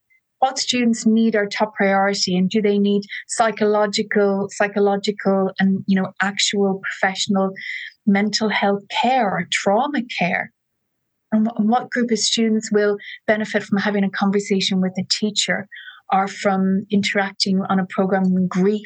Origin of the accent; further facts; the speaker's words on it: Ireland; growing up in Catholic Ireland